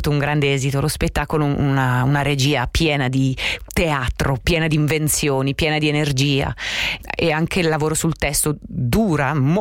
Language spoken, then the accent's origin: Italian; Milan, Lombardy, Italy; essendo io milanese, voi potete capire quanto bisognasse studiare, appunto.